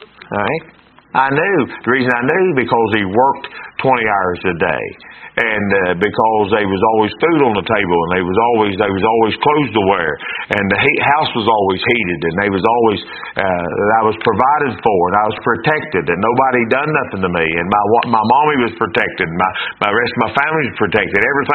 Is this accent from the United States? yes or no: yes; Wyoming, West Virginia, United States; I was raised in Wyoming, she raised in Mount Lookout.